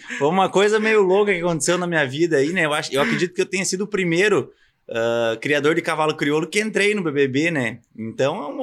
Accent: Rio Negrinho, Santa Catarina, Brazil; also born or lived in Curitiba; Eu nasci em Curitiba, porém fui morar em Rio Negrino, morei até uns 17, 18 anos, né?

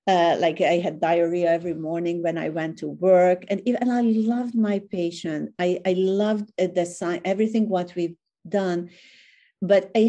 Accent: Budapest, Hungary; I grew up in Hungary, in Budapest. I was the first one who went to college or university in my broad family.

